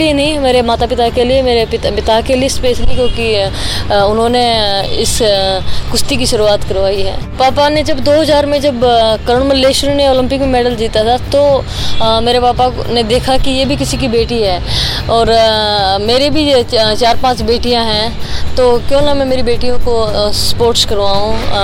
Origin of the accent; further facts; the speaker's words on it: Haryana, India; हरियाणा में खासकर लड़का और लड़की में काफ़ी अंतर माना जाता है। और हम एक ऐसे समाज से आते हैं